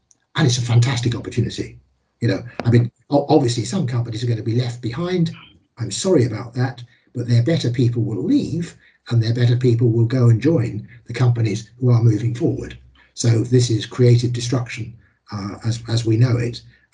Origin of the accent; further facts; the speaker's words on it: Teesside, North East England, United Kingdom; also born or lived in Houston, United States; You know, I grew up in Teesside, I grew up in Houston.